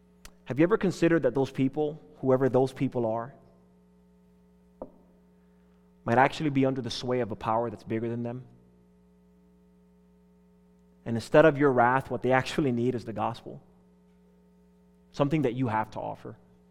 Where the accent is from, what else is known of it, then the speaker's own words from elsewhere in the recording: Northern United States, United States; I'm not from the South. I'm a Northerner, and sometimes I can think a way about Southerners